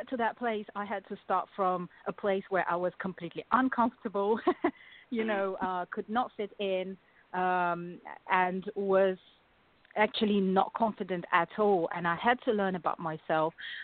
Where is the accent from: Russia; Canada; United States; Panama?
Russia; now in United Kingdom; Even when I came to UK, I could never, like, straight away fit in because I was coming from Russia, but then I did not look like typical Russian, and then I was a refugee.